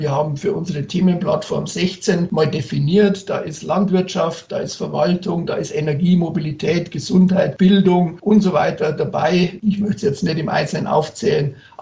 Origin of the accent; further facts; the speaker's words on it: Bavaria, Germany; born there; now in Munich, Germany; Also gebürtig komme ich aus dem Bayerischen Wald, wohne aber schon seit vielen, vielen Jahren in München.